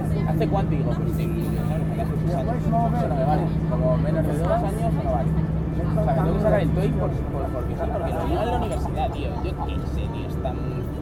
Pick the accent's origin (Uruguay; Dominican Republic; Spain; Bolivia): Spain; me quedé así, soy español, ¿sabes?